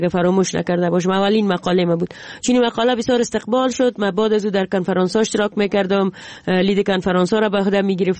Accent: Jowzjan, Afghanistan; born or raised there

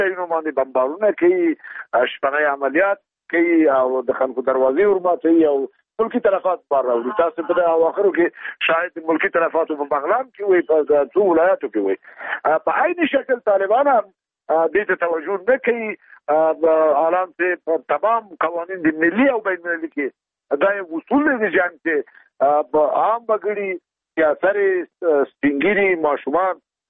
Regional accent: Afghanistan; دا د ټولو افغانانو خاص دی او زه یو افغان یم، د افغان په صدد ماهیله دا ده

